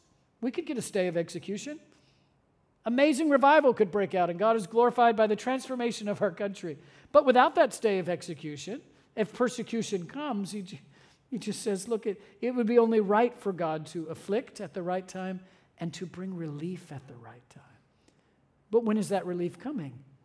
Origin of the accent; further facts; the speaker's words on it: Scotland, United Kingdom; And I'm Scottish. … is like the Smith of Scotland.